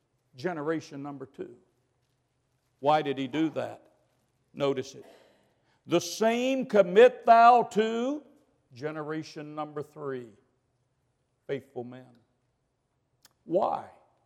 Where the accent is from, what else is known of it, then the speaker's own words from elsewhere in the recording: United States; now in Singapore; And of course, I'm an American. I'm obviously the foreigner there.